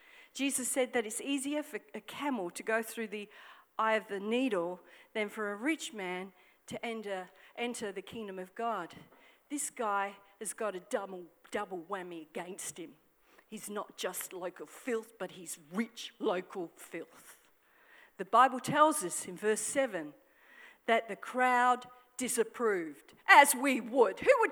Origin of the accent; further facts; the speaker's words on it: Australia; That's when I'm really glad I'm an Australian, because I can say stuff like